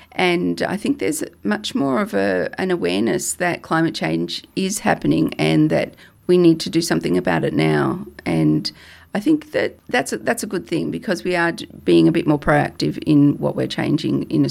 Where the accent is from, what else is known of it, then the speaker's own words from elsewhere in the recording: Melbourne, Victoria, Australia; also born or lived in Canada; now in Armidale, Australia; I grew up in Melbourne and spent the first probably couple of decades of my life in Melbourne.